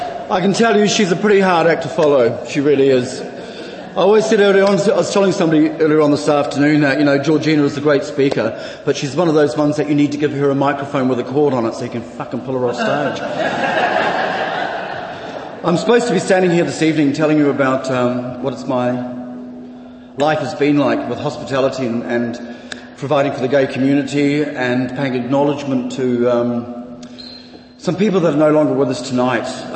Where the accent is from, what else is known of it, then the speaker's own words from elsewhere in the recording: Hutt Valley, Wellington, New Zealand; Growing up in the Hutt Valley as a young teenager and going to one of the roughest schools, Tyta College, and knowing that you were different was not easy.